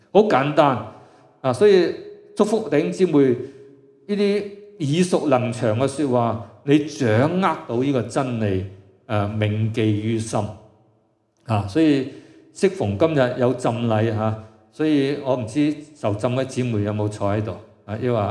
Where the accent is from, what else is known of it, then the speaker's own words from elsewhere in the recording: Hong Kong; 所以呢我们香港人、中国人